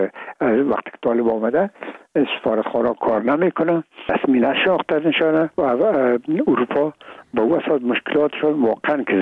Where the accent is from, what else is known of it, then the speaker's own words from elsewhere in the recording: Afghanistan; میگم ما افغان هستیم